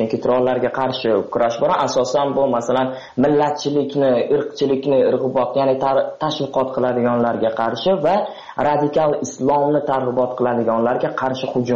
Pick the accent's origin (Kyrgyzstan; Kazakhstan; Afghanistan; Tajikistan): Tajikistan; now in Russia